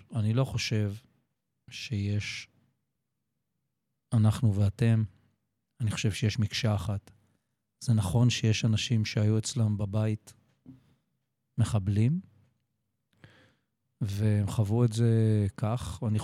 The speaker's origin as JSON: {"language": "Hebrew", "town": "Kfar Vitkin", "region": "Central District", "country": "Israel", "tie": "born or raised there", "also_born_or_lived": "Netiv HaAsara", "lives_now": "Sdot Yam, Israel", "said": "אבא שלי היה בצבא קבע, וגרנו בסחירות בכפר ויטקין."}